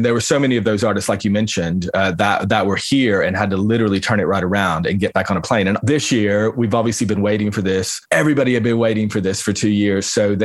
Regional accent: Bristol, Tennessee, United States; Yeah, East Tennessee. My whole family is still there.

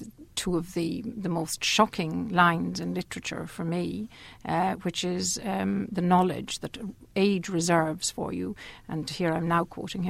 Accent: Ireland; moved away; I am an exile in a sense from Ireland.

